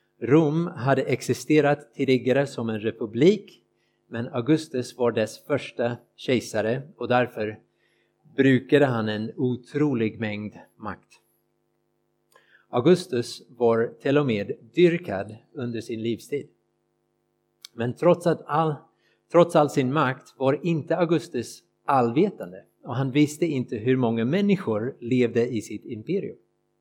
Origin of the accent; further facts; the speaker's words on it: United States; now in Sweden; Jag kommer från USA och i Amerika gör vi dem vart tionde år.